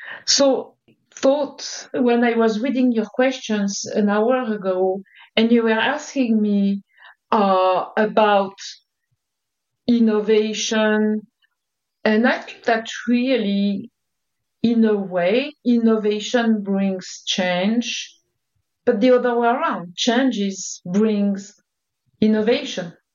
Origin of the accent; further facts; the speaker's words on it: French Alps, France; also born or lived in Paris; So I was born and raised in the French Alps, and I studied in Paris, which was a big change already.